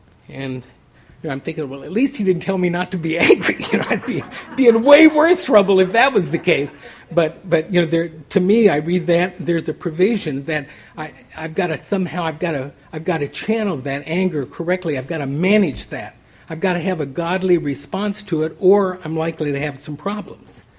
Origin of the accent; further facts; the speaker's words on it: California, United States; When I was growing up in California, as I was a little boy